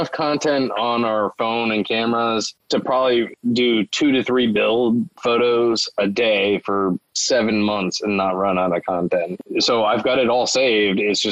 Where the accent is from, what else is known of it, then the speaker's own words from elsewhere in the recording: Ireland; I'm an Irishman.